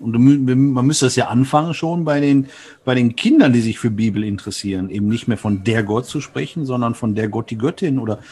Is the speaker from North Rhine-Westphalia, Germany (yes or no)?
yes; Kamp-Lintfort, North Rhine-Westphalia, Germany; Also ich bin groß geworden in Kamp-Lintfort in der St. Josef-Gemeinde